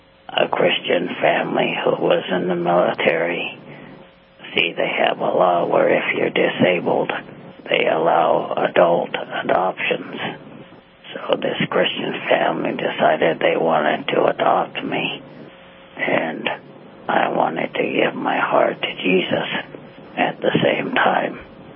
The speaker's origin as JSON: {"language": "English", "region": "Hawaii", "country": "United States", "tie": "born or raised there", "also_born_or_lived": "Canada", "said": "I was born in Canada, I was there one day. Then the next day I was shipped to a place called Hawaii. I was there for 34 years and 10 months."}